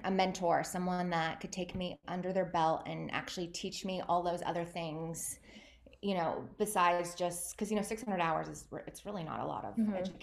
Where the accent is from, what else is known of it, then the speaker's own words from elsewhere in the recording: Tucson, Arizona, United States; moved away as an adult; I'm originally from Tucson, Arizona.